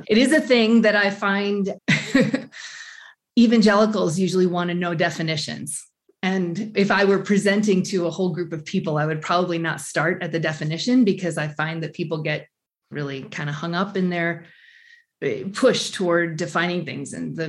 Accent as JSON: {"language": "English", "region": "New York", "country": "United States", "tie": "born or raised there", "also_born_or_lived": "Boston / Chicago", "said": "I grew up in New York, spent 10 years in Boston, spent time in Connecticut, New Jersey. Ithaca is where I went to college."}